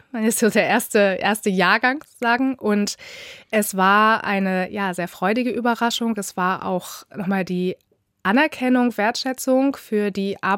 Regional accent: Hanover, Lower Saxony, Germany; born there; Also ich bin ja auch gebürtige Hannoveranerin und tatsächlich auch Lokalpatriotin.

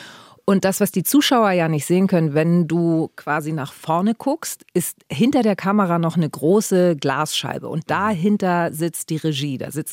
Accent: Harburg, Hamburg, Germany; ich komme ja ursprünglich aus Harburg

